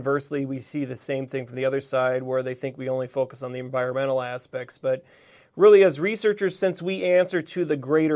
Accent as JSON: {"language": "English", "region": "Iowa", "country": "United States", "tie": "born or raised there", "said": "and I grew up in Iowa, and, you know, Iowa's boring from the aspect when it comes to soils."}